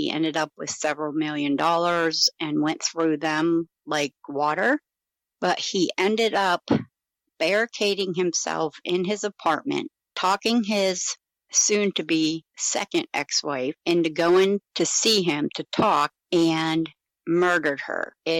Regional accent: Punxsutawney, Pennsylvania, United States; I am from Punxsutawney, Pennsylvania.

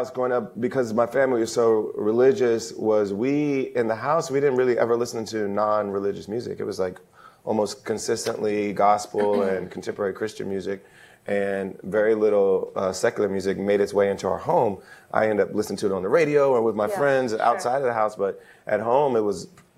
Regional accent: Springfield, Ohio, United States; No, but I grew up in Springfield, Ohio. My family basically ran the church that I grew up in. So I grew up in the church.

